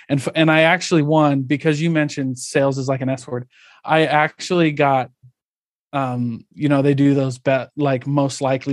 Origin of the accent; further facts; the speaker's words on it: Midwest, United States; I grew up in the Midwest.